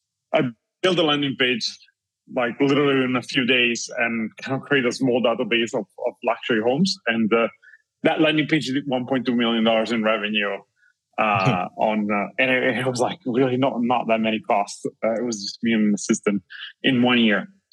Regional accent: Italy; moved away as an adult; now in United States; I was born and raised in Italy and moved to the United States when I was 21, so about 15 years ago.

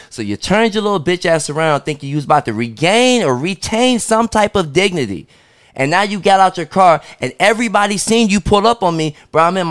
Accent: Detroit, Michigan, United States; I'm like, I'm from Detroit, whatever, whatever. That's just, you know, we're very direct.

